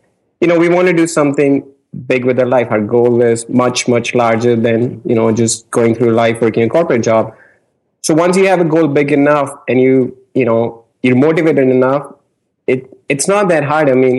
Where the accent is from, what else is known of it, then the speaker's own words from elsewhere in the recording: India; now in United States; I am in America. I'm from India.